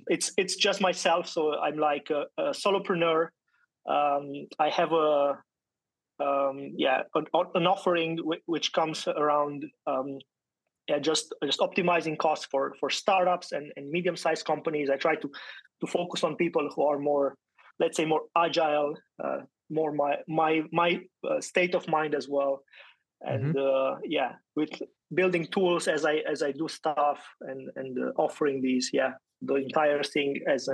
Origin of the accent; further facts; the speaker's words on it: Romania; moved away as an adult; now in Berlin, Germany; I'm based in Berlin, but I'm originally from Romania. I came to Berlin more than 12 years ago, so almost, yeah, enough to be a local, but not quite.